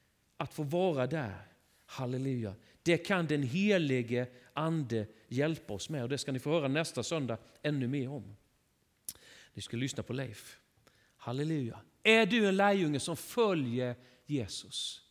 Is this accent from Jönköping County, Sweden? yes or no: yes; Värnamo, Jönköping County, Sweden; Jag kommer från Värnamo.